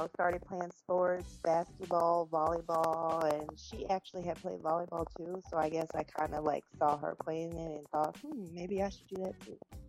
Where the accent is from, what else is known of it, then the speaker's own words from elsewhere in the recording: Maywood, United States; Well, I grew up in Maywood, and I am the only child from my parents.